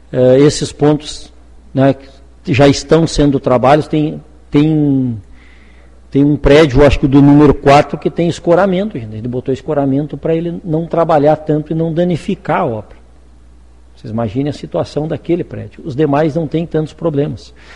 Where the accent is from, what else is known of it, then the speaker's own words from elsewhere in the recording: Palmeiras, Rio Grande do Sul, Brazil; nós somos de Palmeiras